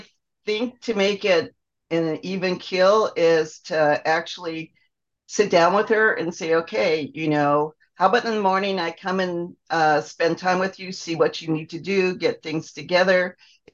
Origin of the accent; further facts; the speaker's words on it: Santa Barbara, California, United States; I grew up in Santa Barbara